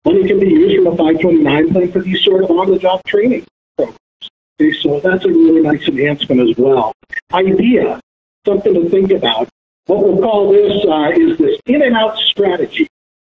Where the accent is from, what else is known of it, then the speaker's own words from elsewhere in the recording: Connecticut, United States; Number nine, pays homage to my hometown, the insurance capital of the world, Connecticut.